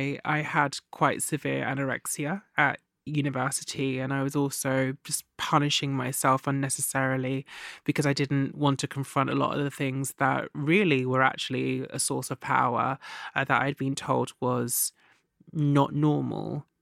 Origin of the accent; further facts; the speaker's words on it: Jamaica; I'm Jamaican.